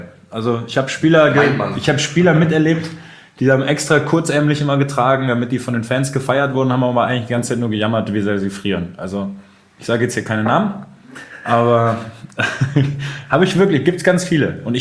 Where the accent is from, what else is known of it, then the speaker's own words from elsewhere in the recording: Mainz, Rhineland-Palatinate, Germany; Wir sind in Mainz aufgewachsen, wir sind Mainz 5 Fans seit.